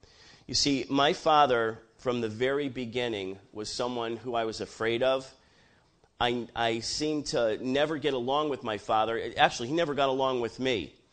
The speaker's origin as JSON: {"language": "English", "region": "Connecticut", "country": "United States", "said": "I'm from Connecticut"}